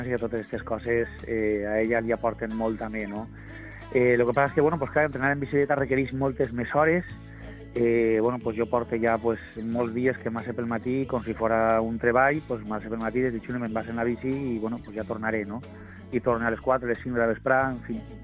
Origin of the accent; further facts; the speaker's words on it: Valencian Community, Spain; Què més mos faria més il·lusió a nosaltres com a valencians que un derbi valencià